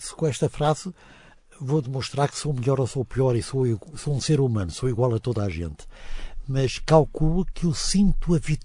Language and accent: Portuguese; Porto, Norte, Portugal; born there; Eu nasci no Porto e a minha família tinha toda atividade comercial e industrial no Porto.